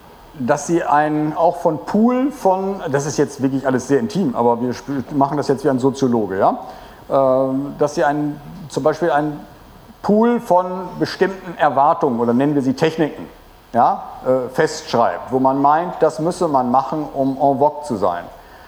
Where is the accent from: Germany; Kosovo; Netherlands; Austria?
Netherlands; das würde ich mir niemals erlauben, weil ich Holländer bin.